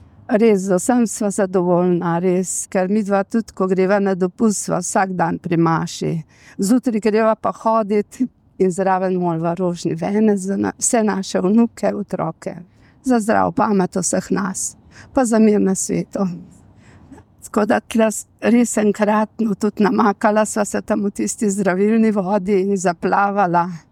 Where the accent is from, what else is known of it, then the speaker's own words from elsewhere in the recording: Mengeš, Central Slovenia, Slovenia; iz Mengša.